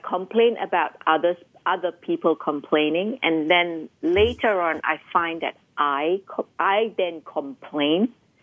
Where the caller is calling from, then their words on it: Sydney, New South Wales, Australia; I'm calling in from Sydney, Australia.